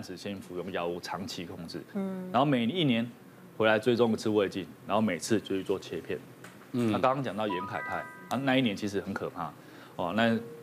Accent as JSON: {"language": "Chinese", "country": "Taiwan", "said": "但是因为我们台湾人他没有那么严重"}